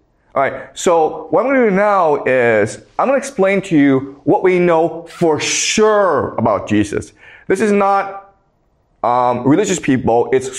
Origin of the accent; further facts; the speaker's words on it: Canada; as you know, I grew up in Canada and I studied in the United States.